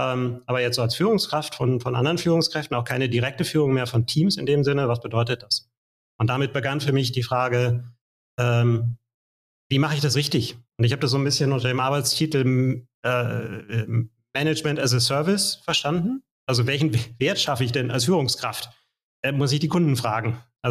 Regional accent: Hamburg, Germany; privat bin ich 46 Jahre alt, verheiratet, drei Kinder, bin in Hamburg geboren und in der Nähe aufgewachsen und arbeite in Hamburg.

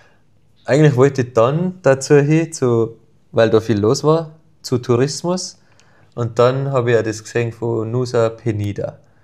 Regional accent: Tyrol, Austria; wir kommen aus Tirol

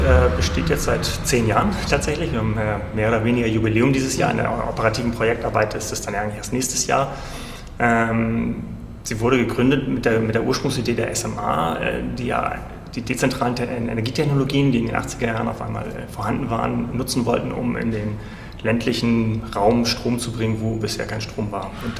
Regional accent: Hamburg, Germany; also born or lived in Freiburg / Berlin; Ich bin in Hamburg geboren, 1975, also jetzt 45 Jahre alt. Habe dort mein Abitur gemacht, Kindheit verbracht

